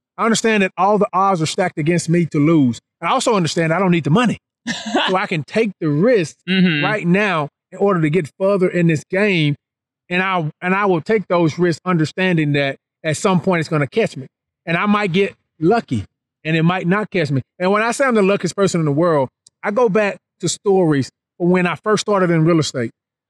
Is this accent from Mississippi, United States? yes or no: yes; Mississippi, United States; Listen, I'm from Mississippi. Small town. I'm here to work.